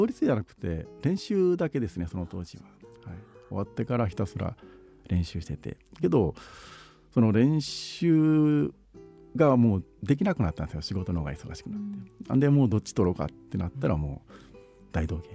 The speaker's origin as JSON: {"language": "Japanese", "region": "Osaka", "country": "Japan", "said": "出身大阪です"}